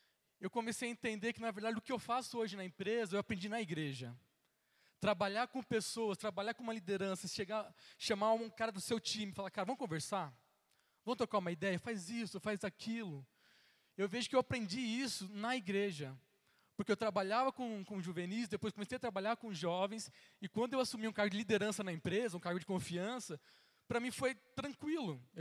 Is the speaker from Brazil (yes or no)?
yes; Limeira, São Paulo, Brazil; Eu sou de Limeira, não sei quantos conhecem Limeira, interior aqui de São Paulo, pertinho ali de Piracicaba, uma cidade tamanho médio, né, nada muito grande também, não é pequena assim. Cresci na igreja, né, desde a minha bisavó, meus avós, meus pais.